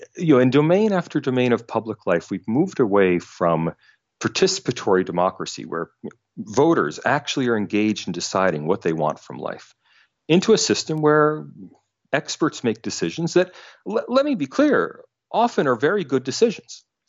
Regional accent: United States; now in Australia; You know, I'm American, mm-hmm, but I mm-hmm. teach at the University of Sydney.

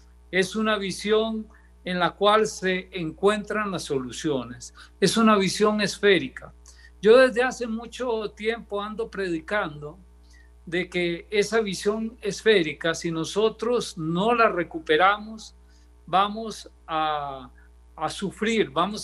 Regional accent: Costa Rica; soluciones que formen parte de lo que somos nosotros como costarricenses.

